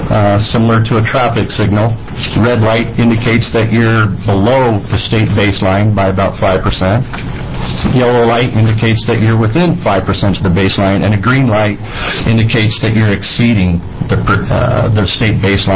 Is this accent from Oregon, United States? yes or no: yes; Oregon, United States; as I'm from Klamath and Lake County